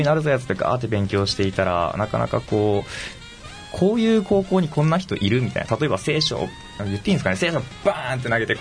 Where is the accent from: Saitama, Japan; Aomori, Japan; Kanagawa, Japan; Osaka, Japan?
Osaka, Japan; moved away as an adult; also born or lived in California, United States; now in Fukuoka, Japan; 私が出身が大阪で、高校がですね、西南高校という高校を卒業しておりまして、その後アメリカのカリフォルニアにずっと住んでいてですね、帰国して今は福岡の会社で働いております。